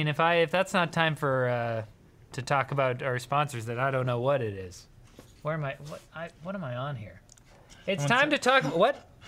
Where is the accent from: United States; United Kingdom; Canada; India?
Canada; We're Canadian